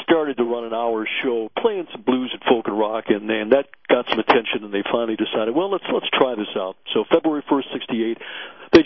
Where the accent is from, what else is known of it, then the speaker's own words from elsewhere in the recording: Detroit, Michigan, United States; moved away; but it's been interesting being a Detroiter, living away for so many years to sort of have my head in my hometown for the last decade with this.